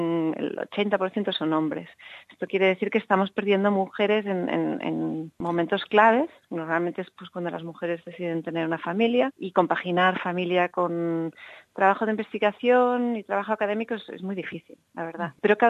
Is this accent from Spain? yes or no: yes; Barcelona, Catalonia, Spain; also born or lived in Mallorca; Yo crecí en Barcelona y en Mallorca. Y son dos sitios totalmente abocados en el Mediterráneo